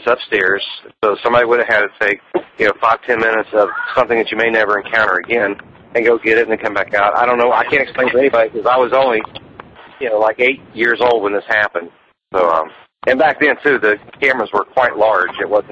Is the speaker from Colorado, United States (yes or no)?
no; Texas, United States; I grew up in Texas. I thought I knew a lot about bulls, etc.